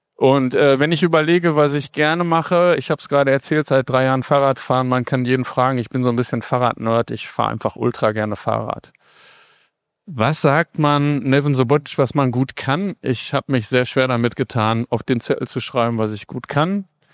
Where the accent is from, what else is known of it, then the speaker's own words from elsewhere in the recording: Dortmund, North Rhine-Westphalia, Germany; Ich komme aus Dortmund